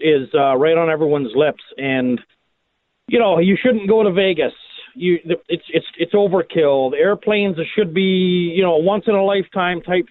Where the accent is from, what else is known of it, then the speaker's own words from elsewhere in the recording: Canada; now in United States; Now, I grew up in Canada